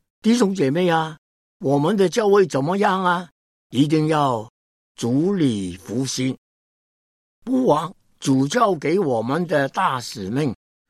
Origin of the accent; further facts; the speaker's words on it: China; 叫我不要忘记我是一个中国人，要爱我的同胞